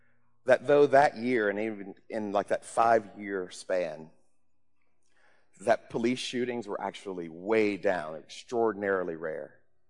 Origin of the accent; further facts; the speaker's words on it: Mississippi, United States; also born or lived in Georgia, United States; I grew up in Mississippi and Georgia, so I have my own experiences that I could tell you about